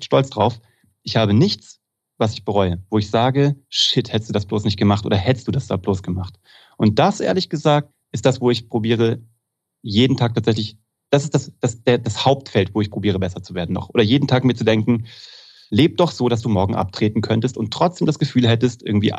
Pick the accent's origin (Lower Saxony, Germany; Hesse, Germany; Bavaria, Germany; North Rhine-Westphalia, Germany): Hesse, Germany; Kassel; ich komme aus Kassel, das ist Preußen